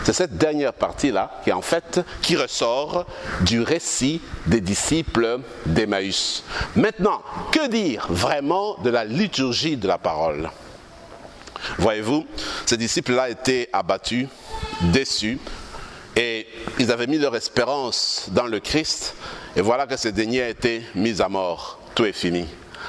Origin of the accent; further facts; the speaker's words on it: Lubumbashi, Haut-Katanga, DR Congo; Mes amis, dans le quartier où j'ai grandi, dans ma ville natale, Lubumbashi